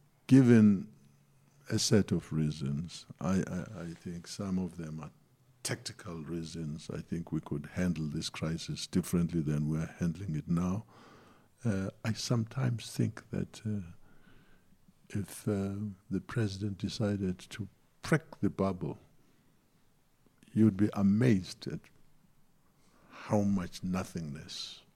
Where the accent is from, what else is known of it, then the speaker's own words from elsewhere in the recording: South Africa; but I still ask as a South African that you vote for them.